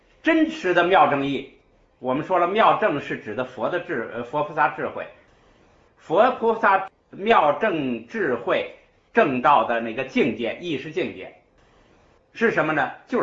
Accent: China; 我们中国人重视字儿

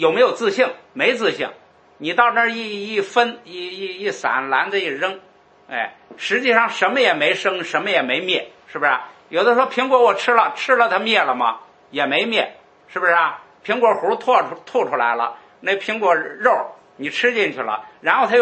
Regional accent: China; 我们现在中国人一说都是中因缘生法

